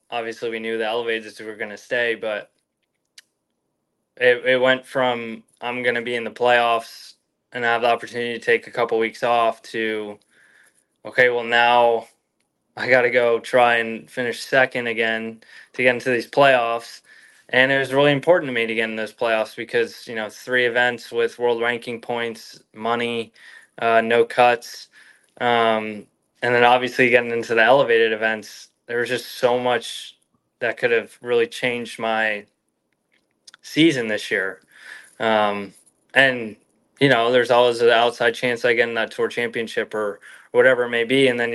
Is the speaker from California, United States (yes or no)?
yes; Los Angeles, California, United States; Genesis in LA, where I grew up in California.